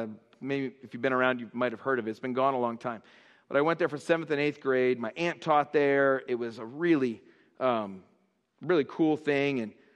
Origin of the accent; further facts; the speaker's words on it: Orlando, Florida, United States; also born or lived in North Miami; I was born in North Miami. They didn't have hospitals, not too many of them in Broward County at the time. And I was just a few months old when my dad and my mom packed me up and moved me to Orlando.